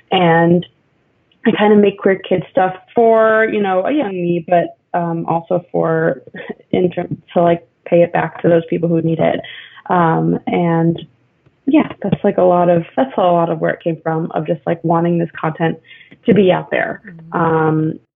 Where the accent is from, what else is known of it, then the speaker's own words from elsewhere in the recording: New York City, New York, United States; So I grew up in New York City, actually, you know, white, liberal, you know, relatively well-off family.